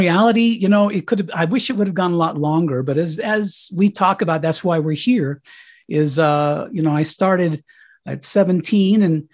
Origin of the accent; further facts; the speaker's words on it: Cañon City, Colorado, United States; none of my friends listened to it because it was my hometown station. We all listened to the rock and roll stations over in the other town.